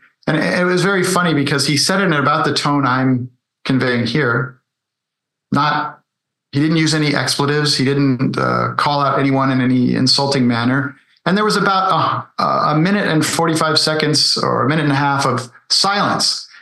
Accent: Connecticut, United States; And, you know, in my home state of Connecticut, there is a bullying statute, but it has no teeth.

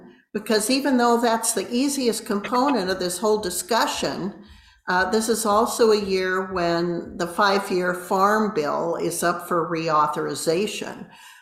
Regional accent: Wyoming, United States; Now, I came to be interested in this subject because my home state of Wyoming was the first state in the United States

